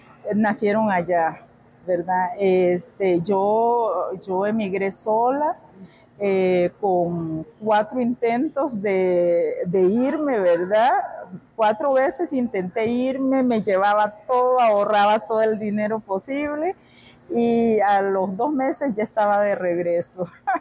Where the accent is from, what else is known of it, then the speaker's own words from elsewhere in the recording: La Paz Centro, León, Nicaragua; also born or lived in San Carlos / Managua; now in Costa Rica; en el 79, después de la guerra, mi mamá fue por nosotros y nos trajo, entonces crecí en La Paz Centro, ya en el lado pacífico de Nicaragua, que es La Paz Centro, crecí ahí y luego en Managua